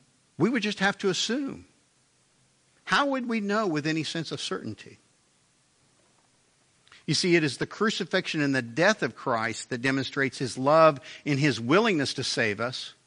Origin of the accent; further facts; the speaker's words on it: Haysville, Kansas, United States; growing up in the Methodist Church in Haysville, Kansas, I remember sitting there as a kid